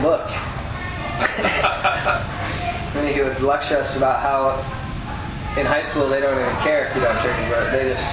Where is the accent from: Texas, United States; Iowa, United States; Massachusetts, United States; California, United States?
Iowa, United States; Belmont; born there; Yeah, I was born in Belmont, Iowa, which is north of Ames, 90 minutes. My family over there owned a number of grocery stores and restaurants and department stores, sort of a chain in North Iowa.